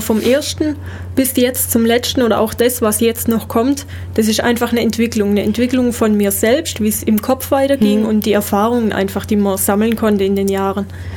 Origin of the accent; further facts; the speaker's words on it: Germany; Als Deutscher hat man es auf jeden Fall nicht leichter, möchte ich mal sagen, wenn man Deutsch singt.